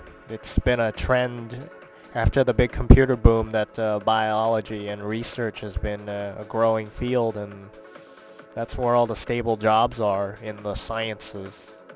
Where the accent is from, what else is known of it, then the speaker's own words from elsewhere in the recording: Vietnam; now in San Diego, United States; I've been living in San Diego since I came to America in 1989, and I was originally from Vietnam, but I've been living in San Diego for about 14, 15 years